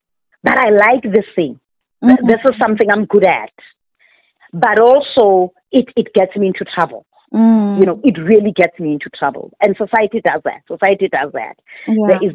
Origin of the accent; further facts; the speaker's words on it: Johannesburg, Gauteng, South Africa; Because I come from Joburg and I come from this family where you can talk. I'm 18.